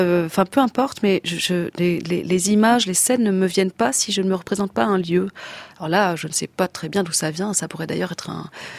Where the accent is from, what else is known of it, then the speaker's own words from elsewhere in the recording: Belgium; c'est parce qu'il se trouvait qu'elle était morte dans un couvent belge et que je suis belge